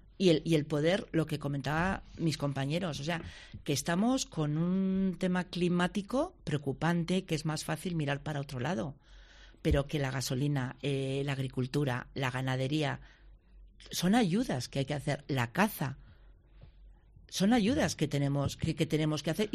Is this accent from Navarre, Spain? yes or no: yes; Pamplona, Navarre, Spain; now in Estella, Spain; Yo soy de Pamplona. Y me marché, y no volvería ni loca, uh-huh. Aunque me tenga que coger el coche todos los días.